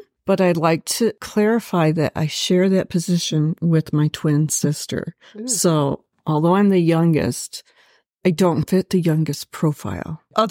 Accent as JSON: {"language": "English", "region": "Michigan", "country": "United States", "said": "myself a Michigander, though I wasn't born there. And I'm a lover of the Great Lakes because mm-hmm. I'm from the Michigan area."}